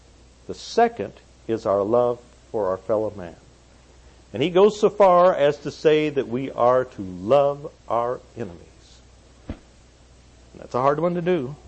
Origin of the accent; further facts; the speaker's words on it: the Ozarks, United States; I come from the Ozarks, and stones or rocks are common to me